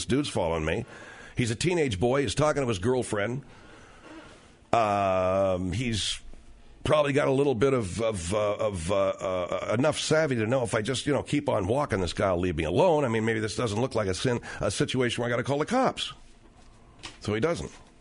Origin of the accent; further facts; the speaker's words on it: Arcadia, California, United States; The people in my hometown sure as hell knew about it. Arcadia in the San Gabriel Valley in Pasadena. Everybody knew about it there.